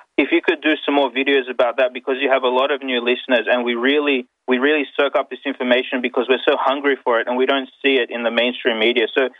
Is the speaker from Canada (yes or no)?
no; Australia; I was raised in Australia, but my parents came from the Soviet Union